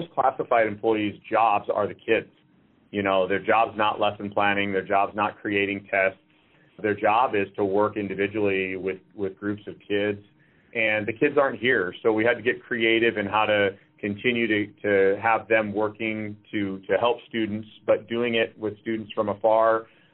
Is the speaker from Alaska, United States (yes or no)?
yes; Soldotna, Alaska, United States; I'm a Kenai Peninsula Borough School District graduate. I grew up in Soldotna.